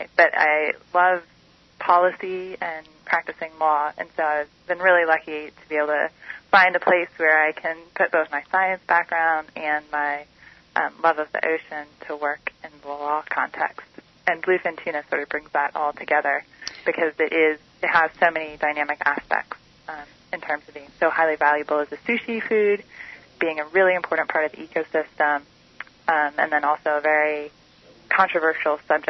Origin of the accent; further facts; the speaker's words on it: East Coast, United States; I grew up on the East Coast, going to the ocean and eating seafood.